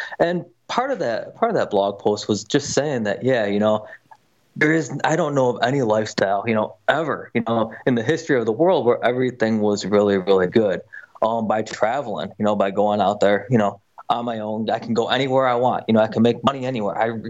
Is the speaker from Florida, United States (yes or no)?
no; Buffalo, New York, United States; You know, I grew up in Buffalo, New York. You know, we love the Bills, and you know, watching the games is always something that me and my family would do together.